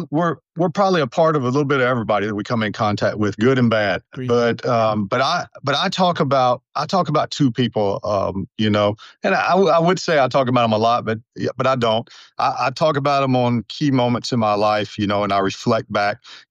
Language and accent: English; Montgomery, Alabama, United States; I grew up in Montgomery, Alabama. So you could probably tell with my accent that I'm from somewhere, you know, south of the Mason-Dixon line, and you'd be guessing right.